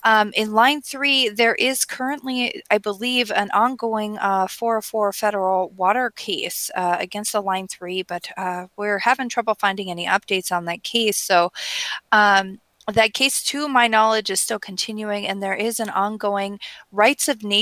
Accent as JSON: {"language": "English", "town": "Red Lake Nation", "region": "Minnesota", "country": "United States", "said": "I'm from the Red Lake Nation in northern Minnesota."}